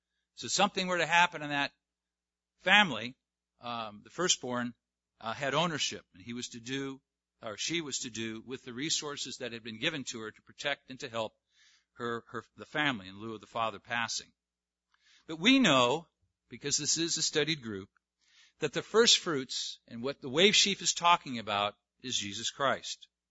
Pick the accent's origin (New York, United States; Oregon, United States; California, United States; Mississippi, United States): California, United States; I grew up in Southern California. I'm a native.